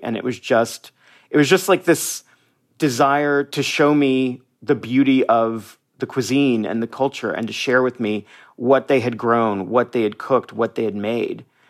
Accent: United States; you know, I'm a Mexican-American. I am an American.

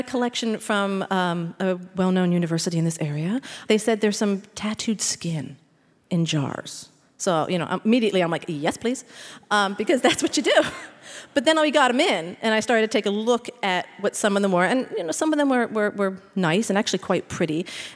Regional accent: Philadelphia, Pennsylvania, United States; I'm from Philadelphia, born and raised.

